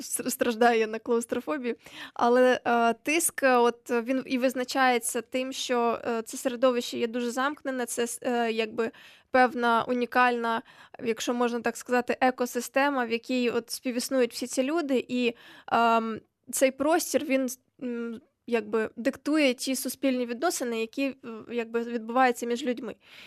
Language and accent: Ukrainian; Odesa Oblast, Ukraine; оскільки я з Одеської області, з півдня